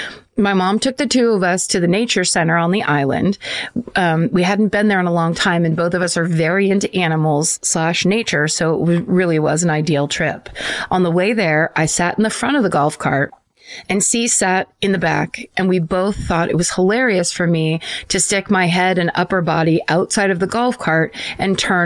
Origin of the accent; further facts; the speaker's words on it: Put-in Bay, Ohio, United States; I grew up in Put-in Bay, Ohio, a little island in Lake Erie that is mostly known for its bar scene